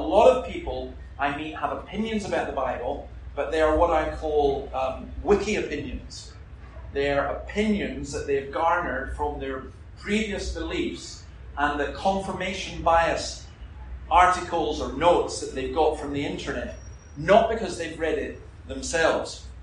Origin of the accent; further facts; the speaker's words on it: Scotland, United Kingdom; I'm a Scottish Presbyterian minister